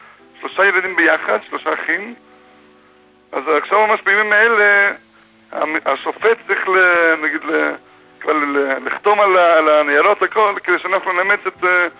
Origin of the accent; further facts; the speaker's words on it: United States; moved away as an adult; שנינו מארצות הברית במקור.